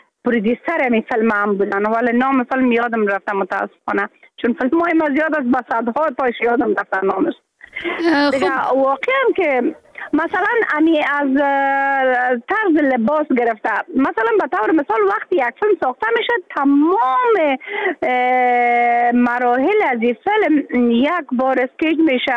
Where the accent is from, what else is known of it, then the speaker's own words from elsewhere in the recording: Afghanistan; moved away; حتی حالا که ما در بیرون از افغانستان هستم